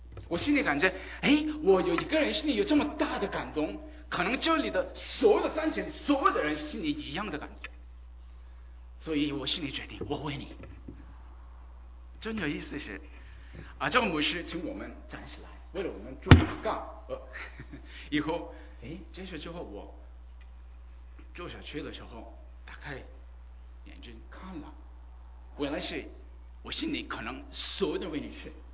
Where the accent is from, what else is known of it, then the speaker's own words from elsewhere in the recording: South Korea; Chinese is a second language; moved away as an adult; also born or lived in Beijing, China / United States; now in Los Angeles, United States; 其实我不算是中国人，但是我在北京生活了超过十年啊，还有两年之前回到洛杉矶，我是韩国出生的，还有在韩国生活了差不多20多年，以后移民到美国，啊，还有在美国生活了20多年。